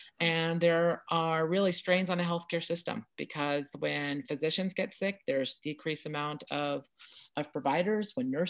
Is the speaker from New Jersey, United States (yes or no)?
yes; Kenilworth, New Jersey, United States; Well, I grew up in Kenilworth, New Jersey, which is a small town close to Union in Union County.